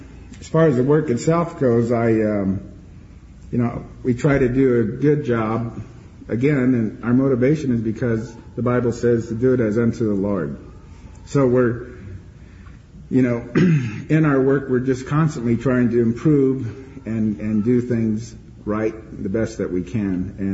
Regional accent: Visalia, California, United States; my background is that I was raised in Visalia, and I went to high school there.

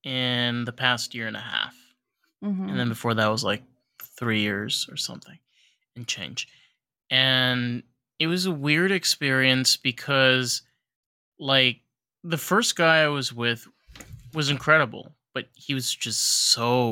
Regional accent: New York, United States; Well, as a New Yorker, my favorite is get the fuck out of here.

